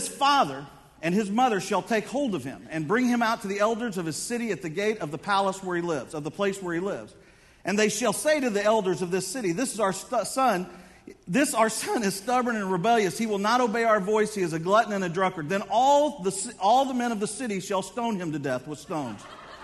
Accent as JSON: {"language": "English", "town": "Houston", "region": "Texas", "country": "United States", "tie": "born or raised there", "said": "I grew up in Houston, Texas, and we were going to Louisiana, and we had a Chevy Vega."}